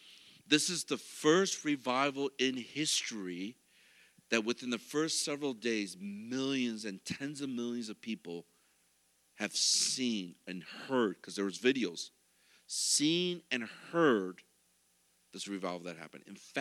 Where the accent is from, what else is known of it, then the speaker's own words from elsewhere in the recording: Michigan, United States; Ohio State, boo, because we're from Michigan, right?